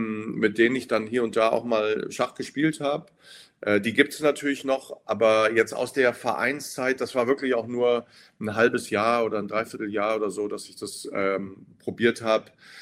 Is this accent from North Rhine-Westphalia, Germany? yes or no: no; Osterode am Harz, Lower Saxony, Germany; Dann bin ich sogar mal kurz mit 13 in einen Schachverein eingetreten, in Osterode am Harz, in meiner Heimat.